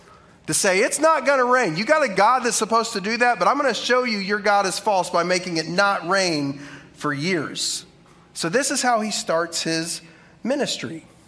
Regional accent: Oklahoma, United States; I say Baal because I'm from Oklahoma and it's easier, okay?

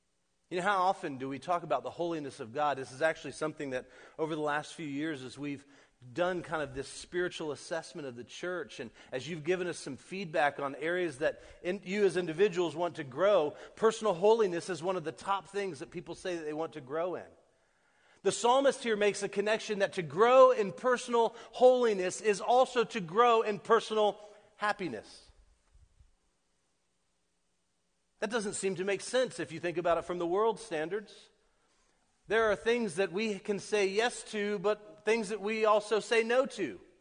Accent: Orlando, Florida, United States; And so I grew up here in Orlando. Central Florida has been like my backyard for all of my life.

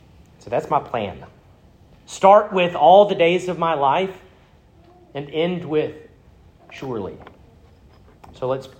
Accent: Starkville, Mississippi, United States; Being born and raised in Starkville, Mississippi, spending the first 9 years of my life living in a house with maroon siding and white shutters, half a mile off campus

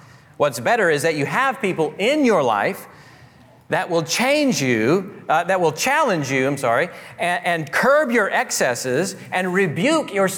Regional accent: Texas, United States; I grew up in South Texas, brush country, lots of Texas today for some reason.

